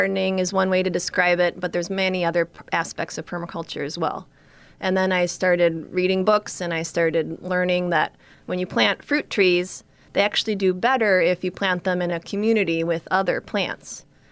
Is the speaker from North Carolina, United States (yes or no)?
no; Woodstock, Illinois, United States; I grew up in Woodstock.